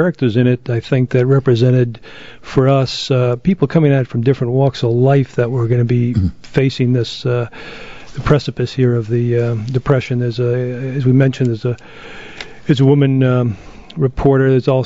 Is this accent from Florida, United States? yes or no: no; New York City, New York, United States; New York City.